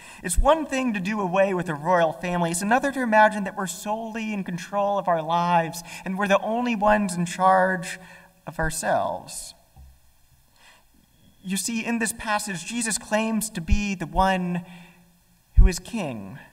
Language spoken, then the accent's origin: English; United States; I mean, after all, I'm an American.